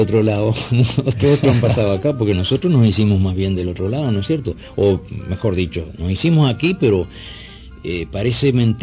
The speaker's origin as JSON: {"language": "Spanish", "country": "Uruguay", "said": "Yo no soy paraguayo, soy el primer arpista uruguayo."}